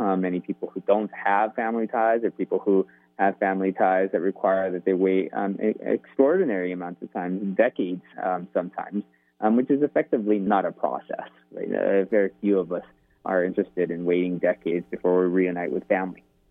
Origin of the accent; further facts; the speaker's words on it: United States; born there; A big part of why I'm in the United States, I was born in the United States, is through family ties.